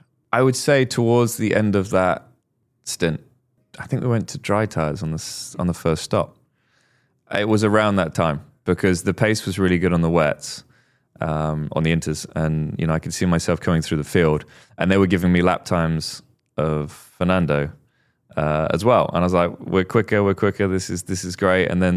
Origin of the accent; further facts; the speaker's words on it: United Kingdom; we're British